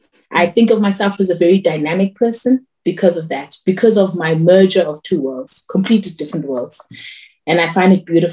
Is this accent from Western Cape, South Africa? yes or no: no; Gauteng, South Africa; Yet when I grew up in El Dorado Park, I grew up in the flats. And I was doing what every child in El Dorado Park does, you know, walking the streets of El Dorado Park